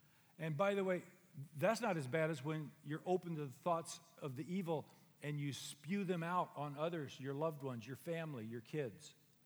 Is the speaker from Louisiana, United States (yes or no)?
no; Dos Palos, California, United States; So I'm from Dos Palos, about 60 miles from here. And when I was growing up, I was one of the Okies and Arkies that lived in that area.